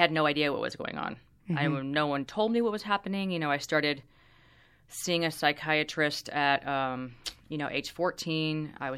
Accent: California, United States; I grew up in Orange County, which was super, super conservative.

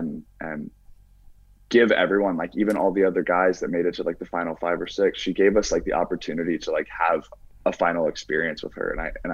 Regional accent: Indiana, United States; Yeah, dude, I'm from Indiana.

